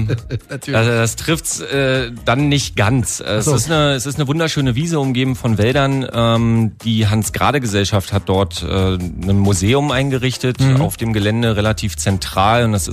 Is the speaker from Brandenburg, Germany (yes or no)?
yes; Borkheide, Brandenburg, Germany; Wir kommen alle, sogar aus Borkheide, Borkwalde, haben unsere Wurzeln, aber auch hier in Potsdam.